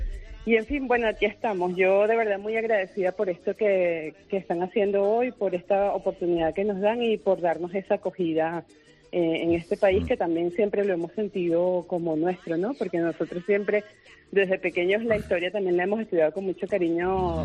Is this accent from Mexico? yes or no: no; Venezuela; de seguir desarrollando temas de ONG en mi país y siempre conectada, ¿no?, con el corazón en Venezuela.